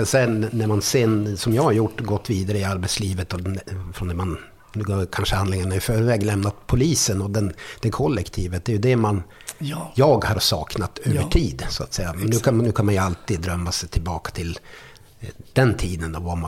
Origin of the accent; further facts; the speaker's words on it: Arvidsjaur, Norrbotten County, Sweden; now in Stockholm, Sweden; Nej, jag kommer ju från Arvidsjaur från början.